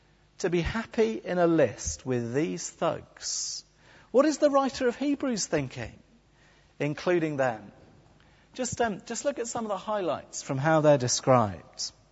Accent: England, United Kingdom; I'm English, I'm not expecting you to shout out, but just think.

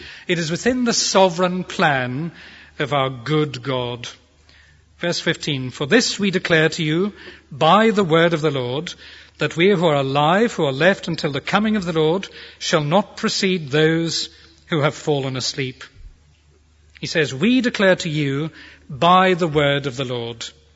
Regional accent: Belfast, Northern Ireland, United Kingdom; As a young teenager, I was brought up in Belfast in Northern Ireland

